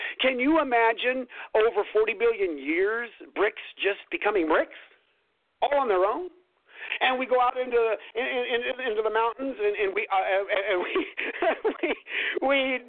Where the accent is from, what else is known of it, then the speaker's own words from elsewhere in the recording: California, United States; moved away as an adult; also born or lived in Indiana; I grew up in California where you don't have a lot of brick houses.